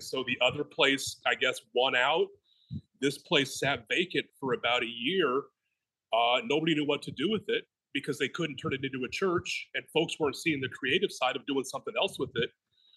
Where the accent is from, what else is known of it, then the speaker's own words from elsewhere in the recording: Denver, Colorado, United States; moved away as an adult; also born or lived in Chicago; now in Illinois, United States; I grew up in Colorado. Denver mostly. I moved to Chicago, about 30 years ago, moved back to Denver 20 years ago, and now I'm back in Illinois